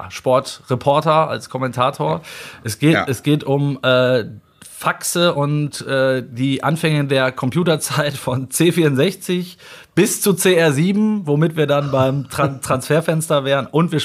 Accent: Switzerland; Grüezi aus der schönen Schweiz, aus meiner alten Heimat von mir.

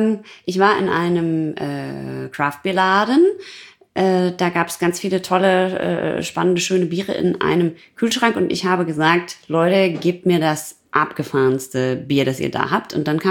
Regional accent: North Rhine-Westphalia, Germany; Weil ich komme ja aus dem Ruhrpott

